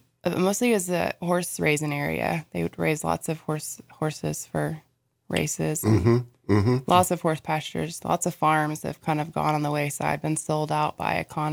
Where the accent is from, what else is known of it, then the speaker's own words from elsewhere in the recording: Lexington, Kentucky, United States; I'm from Lexington. It's kind of, I would say central, but that's not exactly accurate. It's more central from the eastern aspect of the state